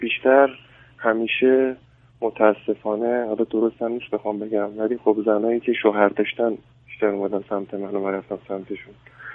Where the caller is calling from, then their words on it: Iran; من از ایران هستم